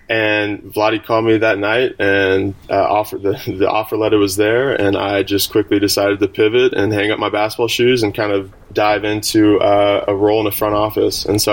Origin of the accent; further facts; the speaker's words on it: Sacramento, California, United States; yeah, I'm born and raised in Sacramento. Grew up a huge Kings fan in the heydays with Peja, Vladi, Chris Webber, Mike Bibby.